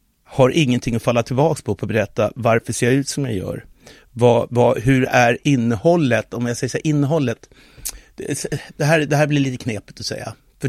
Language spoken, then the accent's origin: Swedish; Sweden; Jag har ju två afrikanska föräldrar som jag växte upp med. Och så någon frågar mig, vad kommer du ifrån? Jag är svensk.